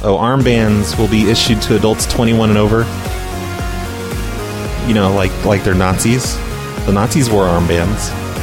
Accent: Oregon, United States; Sorry, I'm from Oregon. Calling from Oregon.

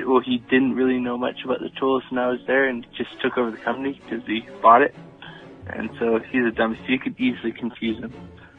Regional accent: Vancouver, British Columbia, Canada; And I'm from Canada. I'm from BC, Canada, Vancouver area.

